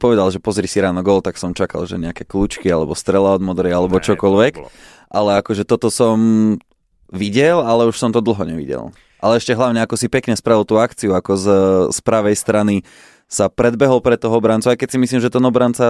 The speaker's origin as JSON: {"language": "Slovak", "town": "Banská Bystrica", "region": "Banská Bystrica Region", "country": "Slovakia", "said": "ja som rád, nech tam Zvolen nejde ako Bystričan"}